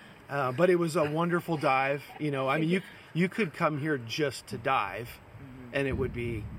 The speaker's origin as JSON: {"language": "English", "region": "California", "country": "United States", "said": "I'm from Northern California."}